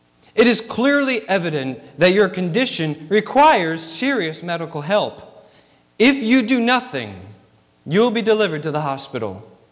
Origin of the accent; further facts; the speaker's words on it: New England, United States; growing up in New England, we would go to the Boston Children's Museum.